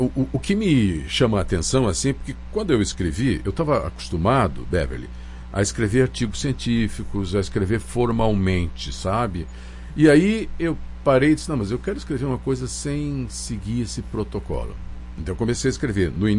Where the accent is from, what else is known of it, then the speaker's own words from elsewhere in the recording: Caxias do Sul, Rio Grande do Sul, Brazil; also born or lived in Curitiba; Eu morei quando era criança em Curitiba. Depois nós voltamos para Caxias, embora eu tenha nascido na viagem do meu pai lá para o Paraná, né? Eu sou um paranaúcho, na verdade.